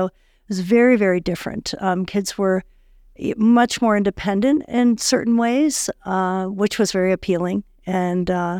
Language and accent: English; Vermont, United States; I grew up in skiing in Vermont at small little ski areas with T-bars and rope toes